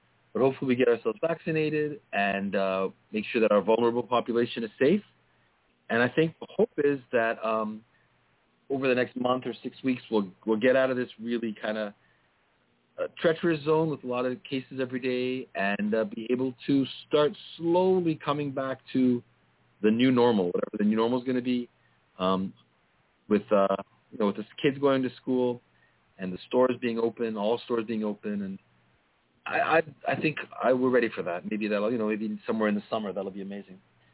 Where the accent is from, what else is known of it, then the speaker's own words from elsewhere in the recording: Ontario, Canada; So we are from Ontario, Canada, and I believe that we last week went into what we call a gray sort of a lockdown.